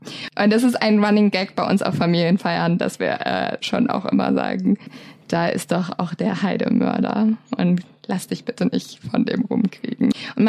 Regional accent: Hamburg, Germany; Ich komme nämlich aus der Nähe von Hamburg, wie wir schon vorhin erzählt haben.

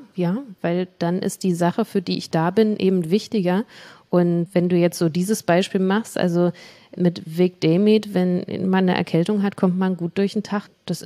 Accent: Berlin, Germany; in meinem gewohnten Umfeld, in meiner Heimat, in Berlin und in Marzahn. Also ich grenze das wirklich sehr stark ein und bin sehr heimatbezogen.

